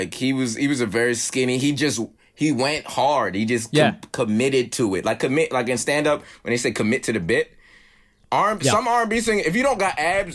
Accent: Brooklyn, New York, United States; You know what? I grew up in Brooklyn.

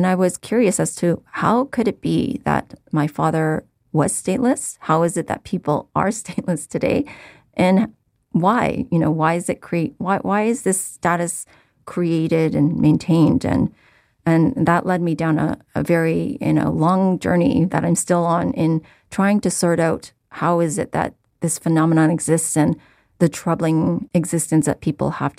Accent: Canada; born there; and I was born in Canada.

